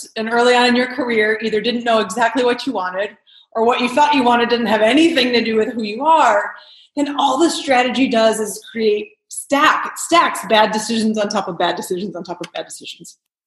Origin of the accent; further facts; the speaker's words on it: Detroit, Michigan, United States; also born or lived in Spain / Brazil / New York / Los Angeles; So I am a Detroit native, born and raised in Detroit, and went to school in Chicago.